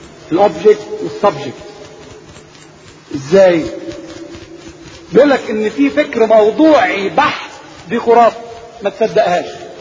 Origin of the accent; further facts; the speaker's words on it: Egypt; الطب الحديث موضوع آخر غير الطب الموجود عندنا في مصر